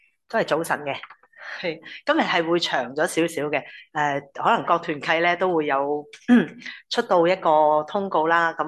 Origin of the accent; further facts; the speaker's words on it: Hong Kong; 我相信作为香港人啦